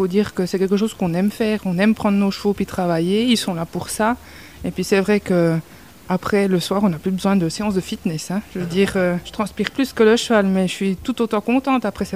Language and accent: French; Spain; French is a second language; now in France; Bah parce que je suis espagnole et puis il faut s'affirmer dans ce village. La seule étrangère ici dans le village